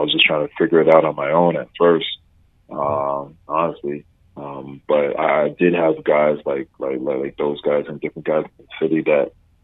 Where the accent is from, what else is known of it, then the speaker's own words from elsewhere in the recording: Montreal, Quebec, Canada; since, you know, I was from Montreal, so we only go up to the 11th grade